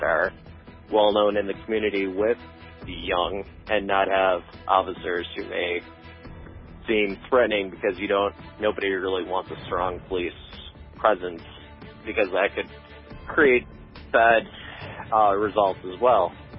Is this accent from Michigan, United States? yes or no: no; Chicago, Illinois, United States; Now, I am from Chicago, and I grew up in a high school in Chicago, and there was gang activity.